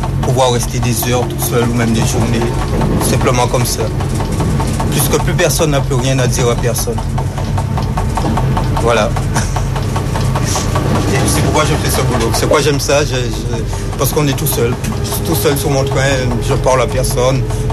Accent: Antilles, France; born there; je suis français, je suis né aux Antilles, donc je suis français

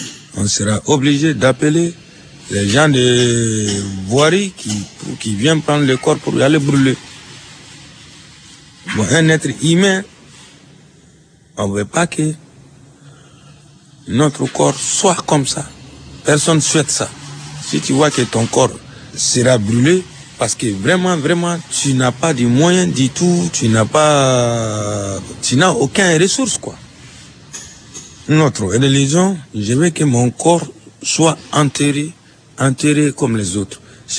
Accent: Mali; pour envoyer mon corps chez moi, pour y aller enterrer mon corps chez moi, au Mali.

